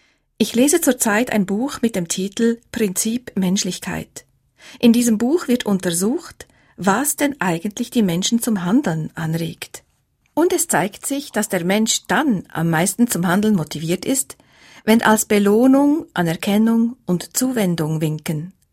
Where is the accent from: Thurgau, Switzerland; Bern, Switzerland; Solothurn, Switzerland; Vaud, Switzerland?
Bern, Switzerland; Adelboden; Ist es Adelboden? Da bin ich aufgewachsen. Und doch spürte ich schon als Kind, dass ich keine waschechte Adelbodnerin war.